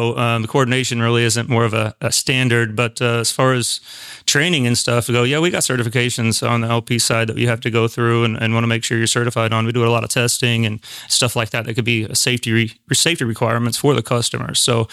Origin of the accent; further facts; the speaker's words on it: Columbus, Indiana, United States; Yeah, I'm also from Columbus, Indiana. Got hired on here a little over 10 years ago.